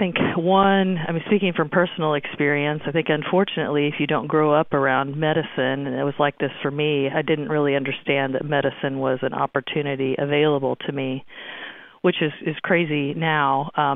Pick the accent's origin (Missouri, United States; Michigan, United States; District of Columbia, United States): Missouri, United States; I grew up here in Dade County, Missouri, which is in rural southwest Missouri, on a cow-calf cattle farm ranch